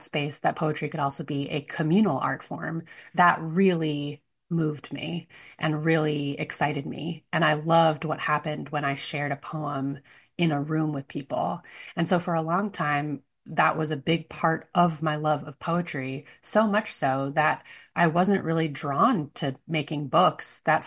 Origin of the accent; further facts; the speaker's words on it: New York City, New York, United States; When I was a teenager, I grew up in New York City and I accidentally stumbled into a dive bar that hosted live poetry, open mics, and poetry slams